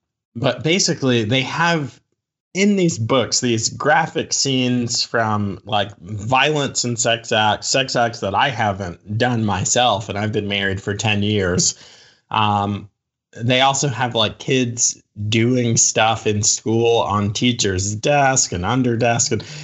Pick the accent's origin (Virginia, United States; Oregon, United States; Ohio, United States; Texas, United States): Virginia, United States; also born or lived in New York; But I claim Virginia. We left like summer in between third and fourth grade. So I've been raised in Virginia